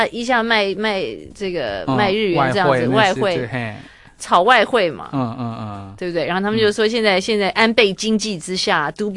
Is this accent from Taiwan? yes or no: yes; Taiwan; 我们台湾人，我们其实我们现在言那个中文，台湾的台式中文里面出现蛮多的